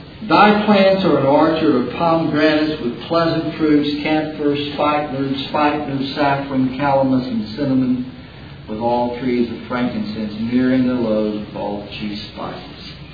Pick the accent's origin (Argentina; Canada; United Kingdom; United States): United States; Jacksonville, Texas; When I grew up in Jacksonville, Texas, there was a honeysuckle between my house and the house of Tommy.